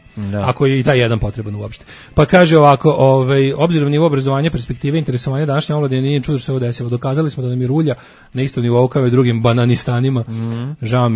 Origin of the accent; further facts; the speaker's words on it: Novi Sad, Vojvodina, Serbia; ja sam iz Novog Sada, registracija Beograd.